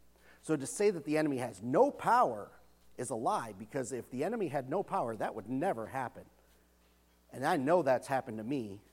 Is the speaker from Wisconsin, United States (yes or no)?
yes; Wisconsin, United States; I grew up in Wisconsin.